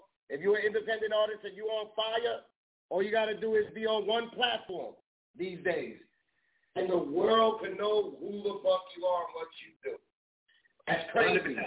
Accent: Bronx, New York, United States; I'm from the Bronx, so I know what his environment was probably like.

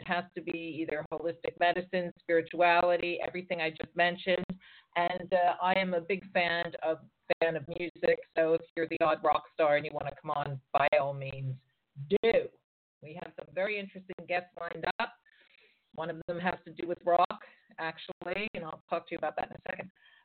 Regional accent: United States; now in London, United Kingdom; And I am American, but I live in London, and I've been here since 1985.

